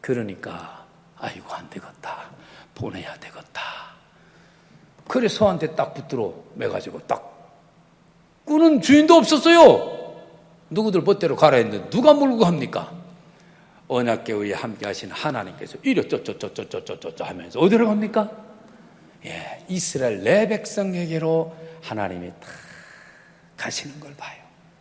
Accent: Chungcheong, South Korea; 제가 이 충청도 사람이라

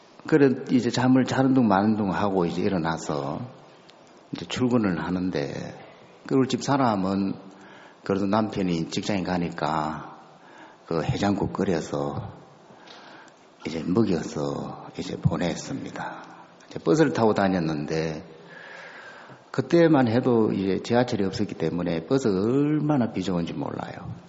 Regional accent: Hapcheon, South Gyeongsang, South Korea; 제 고향은 이쪽에서 조금 가면 있는 합천이라는 골짜기인데

